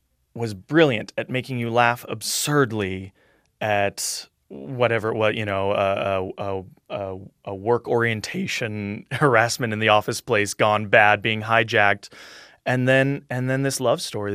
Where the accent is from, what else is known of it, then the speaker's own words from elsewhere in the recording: Big Bear, California, United States; Most of my childhood, from like age 7 to 16, I grew up in Big Bear, in a small mountain town.